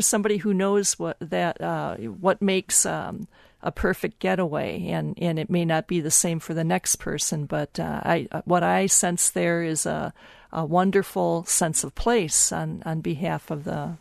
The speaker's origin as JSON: {"language": "English", "region": "Wisconsin", "country": "United States", "tie": "born or raised there", "said": "Larry knows I grew up in Sheboygan County. And I know Greenbush quite well, or at least I used to, because our farm was in the town of Greenbush."}